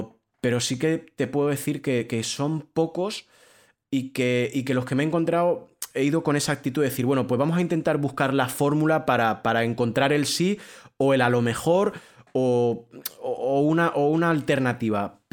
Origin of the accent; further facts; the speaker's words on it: Guadix, Andalusia, Spain; yo soy de un pueblo pequeñito de Granada, soy de Guadix, no hay tradición periodística